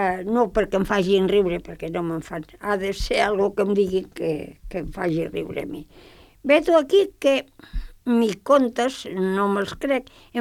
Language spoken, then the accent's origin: Catalan; Calaceit, Aragon, Spain; Perquè ella sap que jo marxo a les estius al meu poble.